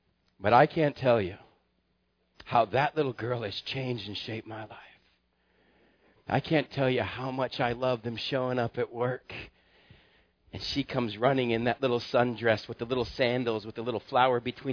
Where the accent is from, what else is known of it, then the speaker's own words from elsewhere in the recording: Texas, United States; I grew up in Texas with a bunch of brothers.